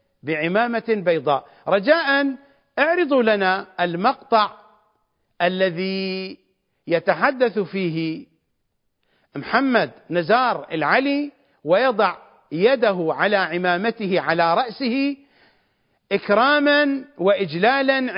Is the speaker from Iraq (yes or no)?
yes; Iraq; accent: Iraqi; كما نقولها بلهجتنا العراقية